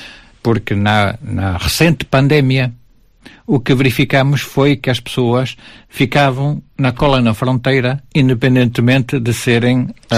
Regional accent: Portugal; now in Vigo, Spain; eu estou como diretor de turno, sendo português. E como português, gostaria de dizer o seguinte.

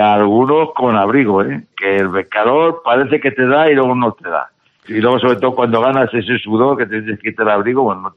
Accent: Spain; nosotros somos españoles.

